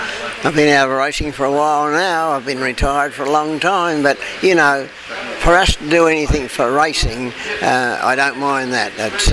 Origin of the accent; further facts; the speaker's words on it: Adelaide, South Australia, Australia; also born or lived in Singapore / Malaysia; born and bred in Adelaide, apprenticed in Adelaide, and done all my early riding there. And then in 71, I went off to Singapore and Malaysia for 4 years. Then back to Adelaide and finally retired back in Adelaide.